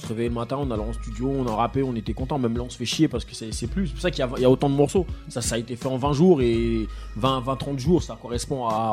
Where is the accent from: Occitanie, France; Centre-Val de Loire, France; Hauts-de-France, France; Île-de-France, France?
Île-de-France, France; Saint-Ouen; comme je disais, je suis originaire de Saint-Ouen, il s'est passé pas mal d'événements dans cette ville.